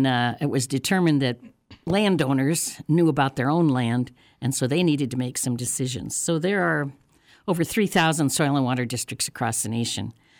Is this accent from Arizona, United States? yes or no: no; Fairbanks, Alaska, United States; I was born and raised in Fairbanks in town, and then I moved out of town when I got married and had an 80-acre farm.